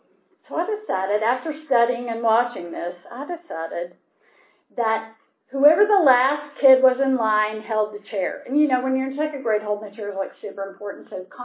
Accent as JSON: {"language": "English", "town": "Atlanta", "region": "Georgia", "country": "United States", "tie": "born or raised there", "said": "I grew up here in Atlanta. I'm the youngest of four."}